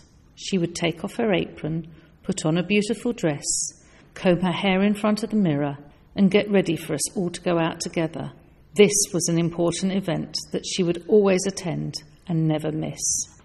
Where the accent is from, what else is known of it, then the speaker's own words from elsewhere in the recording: Cesenatico, Emilia-Romagna, Italy; I was born in Viale Roma, in the Monte district of Cesenatico, in 1956. I was the ninth of 10 children.